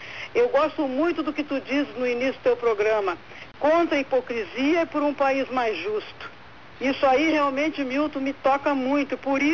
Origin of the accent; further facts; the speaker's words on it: Rio Grande do Sul, Brazil; eu sou brasileira, sou gaúcha, meu coração vibra pelo país.